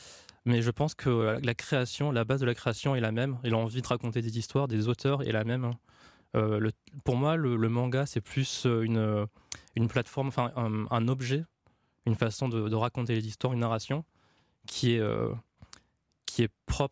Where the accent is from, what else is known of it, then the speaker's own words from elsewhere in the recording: Laos; J'ai grandi au Laos, c'est là-bas que j'ai commencé à regarder des dessins animés d'abord